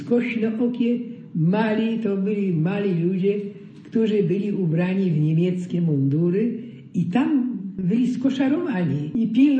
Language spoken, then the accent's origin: Polish; Zwierzyniec, Lublin Voivodeship, Poland; urodziłam się w Gajówce, tak zwane Dębinki to były nazwa tej gajówki, a następnie po śmierci ojca zostaliśmy w Zwierzyńcu